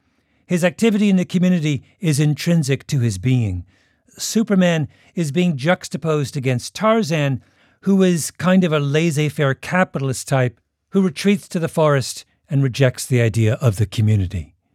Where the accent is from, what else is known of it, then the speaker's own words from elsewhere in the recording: Canada; my home country of Canada.